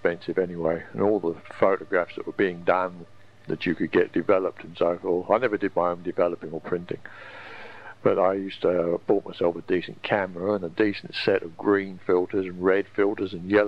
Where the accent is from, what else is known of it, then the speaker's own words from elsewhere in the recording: England, United Kingdom; accent: English; I've lived out away from England for so long that I only have vestiges of English in my accent. My accent has been adulterated beyond all recognition from what it used to be when I lived in England.